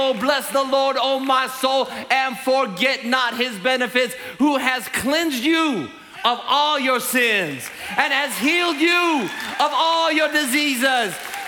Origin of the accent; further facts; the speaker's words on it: Jerusalem, Jerusalem District, Israel; also born or lived in Mount of Olives; I was born on the Mount of Olives. I grew up on the Via Dolorosa in an Armenian community in Jerusalem.